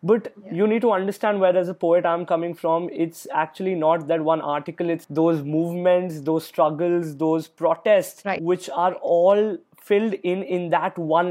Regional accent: Chandigarh, India; born there; also born or lived in Mumbai / Kolkata; I was born in Chandigarh, which is the capital of Punjab, since I'm a Punjabi. I lived there for 3 years. We shifted to Mumbai for 3 years. Then I lived in Kolkata for 8 years. And then I came back to Bombay.

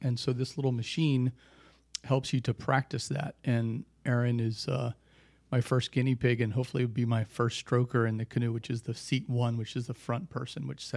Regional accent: New Jersey, United States; also born or lived in Pennsylvania / Maryland; I'm originally from Jersey, Pennsylvania, Maryland, spent time working on the Delaware shores back in the day, and thought, hey, I got to go back east.

